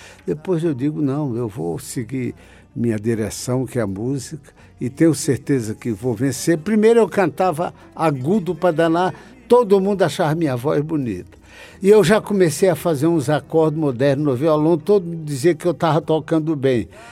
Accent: Iguatu, Ceará, Brazil; also born or lived in Fortaleza; E foi assim que eu fui crescendo no Iguatu, e aos 10 anos fui para a capital, morar numa rua chamada Rua Assunção, que ficava ao lado do quartel da polícia.

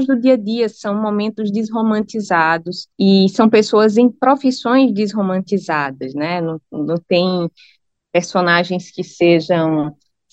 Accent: Brazil; also born or lived in United Kingdom; lá a gente é brasileiro, né? A gente está estrangeiro

